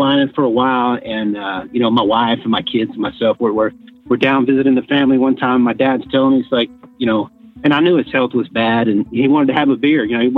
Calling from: San Antonio, Texas, United States; San Antonio, Texas.

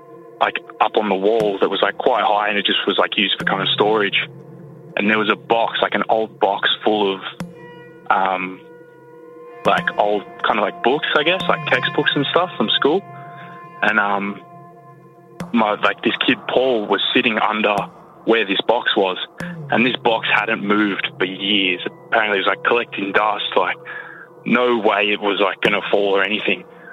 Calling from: Australia; I'm calling from Australia.

